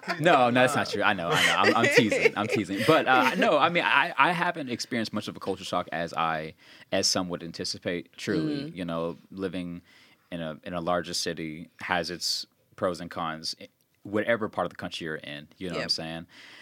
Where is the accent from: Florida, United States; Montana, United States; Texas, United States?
Texas, United States; Dallas; also born or lived in Alabama; I grew up in the Dallas area, went to school in Alabama, never really spent much time in the Midwest aside from my internship.